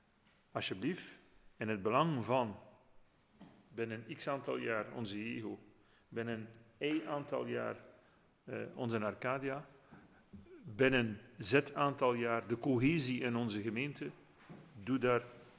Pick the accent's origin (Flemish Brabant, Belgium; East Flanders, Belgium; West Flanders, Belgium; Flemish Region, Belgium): West Flanders, Belgium; Kortrijk; ik ben afkomstig van Kortrijk, iedereen weet dat